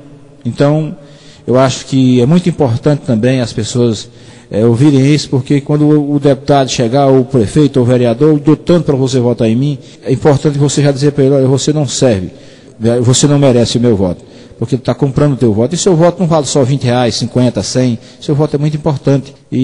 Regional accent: Ceará, Brazil; also born or lived in Goiás; Eu tinha vontade de voltar para a minha terra, e chegando aqui no Ceará, eu comecei a perceber

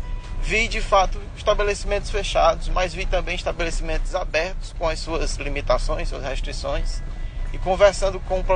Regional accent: Teresina, Piauí, Brazil; Sou daqui de Teresina, Piauí.

